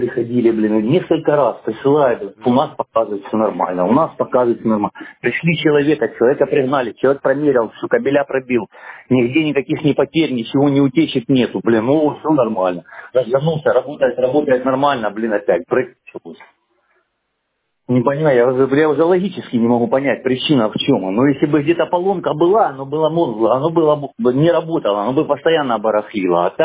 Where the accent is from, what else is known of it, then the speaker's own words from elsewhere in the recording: Donetsk, Donetsk Oblast, Ukraine; Вот я сам из Донецка, блин, у меня в Донецке война идет